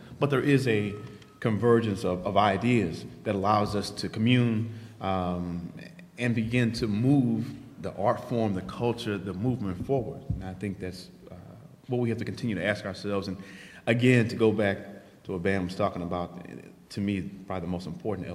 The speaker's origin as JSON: {"language": "English", "town": "St. Louis", "region": "Missouri", "country": "United States", "tie": "born or raised there", "said": "started breakdancing to … in St. Louis, Missouri. And so that's a different thing, too, is that I'm coming from the Midwest"}